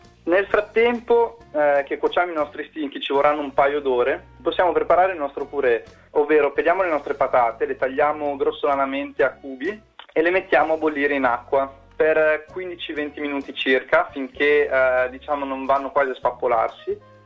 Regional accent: Castel Rozzone, Lombardy, Italy; now in Australia; io vengo da un piccolo paese in provincia di Bergamo che si chiama Castelrozzone. Sono qua in Australia dal maggio 2010, quindi ormai poco più di 6 anni, sono ormai residente qui.

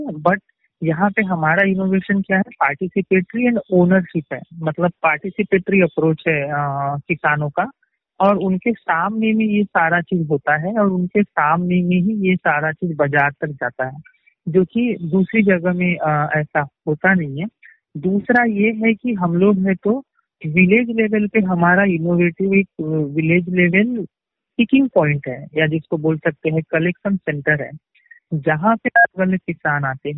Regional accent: Navegaon, Maharashtra, India; और मैं ग्राम नवेगांव का रहने वाला हूँ जो गोंदिया महाराष्ट्र में आता।

